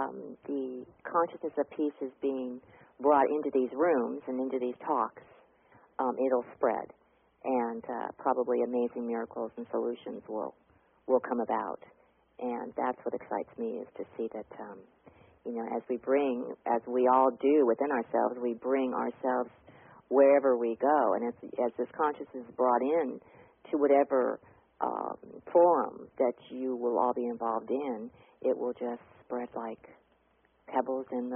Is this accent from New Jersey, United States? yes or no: no; California, United States; Yeah, actually, I'm from California, too, like Michael, so yeah.